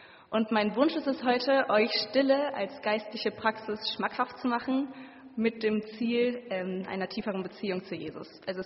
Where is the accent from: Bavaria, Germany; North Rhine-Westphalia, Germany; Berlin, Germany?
North Rhine-Westphalia, Germany; Bielefeld; born there; aber gebürtig komme ich aus Bielefeld.